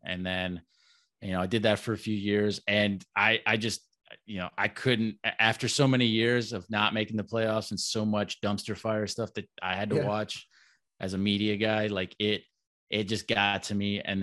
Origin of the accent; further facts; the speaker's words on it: Orlando, Florida, United States; I'm 34 years old. I'm born and raised in Orlando.